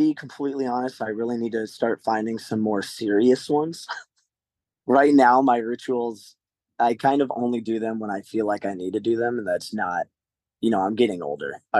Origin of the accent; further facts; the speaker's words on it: Arizona, United States; We were playing U-Fest in Arizona, 98 KUPD U-Fest. It's my home state.